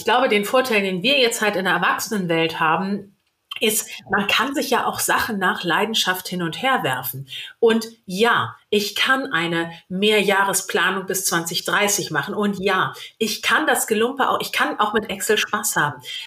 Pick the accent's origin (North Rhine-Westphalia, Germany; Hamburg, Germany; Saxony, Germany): Hamburg, Germany; als Hamburger weiß man ja, das Wetter ist gut, wenn der Regen warm ist.